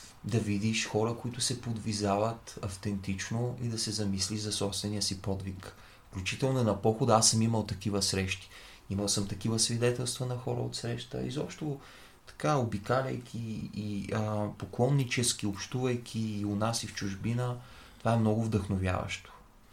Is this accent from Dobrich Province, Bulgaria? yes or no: no; Gabrovo, Gabrovo Province, Bulgaria; now in Sofia, Bulgaria; аз сега си я преместих тук в апартамента в София, но в родния ми град в Габро, една много стара Библия